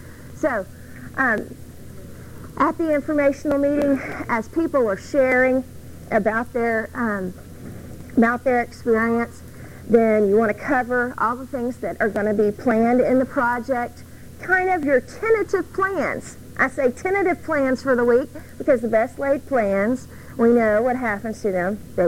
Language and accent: English; the South, United States; at least where I'm from. We're from the South.